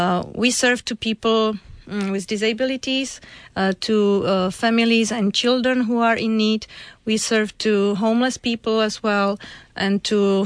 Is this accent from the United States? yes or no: no; Czechia; I come from Czech Republic